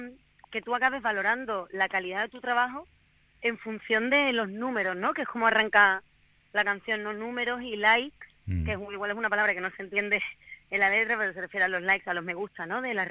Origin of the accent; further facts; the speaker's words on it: Cádiz, Andalusia, Spain; now in Madrid, Spain; hay mucho sonido de la tierra, digamos, de mi tierra también, ¿no? Unos tanguillos, unas bulerías, hay mucho Cádiz en este disco, hay mucho mar, es un disco que es casi un homenaje al mar. Y como me acompaña, después de llevar ya 8 años viviendo aquí en Madrid